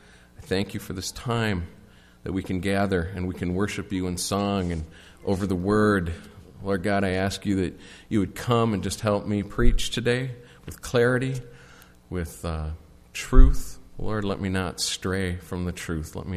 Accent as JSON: {"language": "English", "region": "Minnesota", "country": "United States", "tie": "born or raised there", "said": "I grew up in the Twin Cities."}